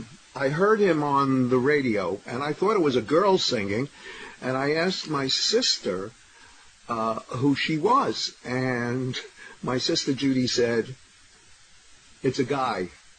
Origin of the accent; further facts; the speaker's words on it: New York, United States; I grew up in Washington Heights. 193rd and Broadway, right by Fort Tryon Park.